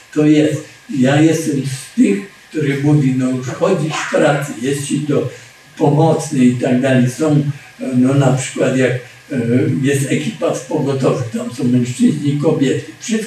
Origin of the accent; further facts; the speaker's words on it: Cieszyn, Silesian Voivodeship, Poland; bo ja jestem z Cieszyna, koło Cieszyna jest taka miejscowość Bażanowice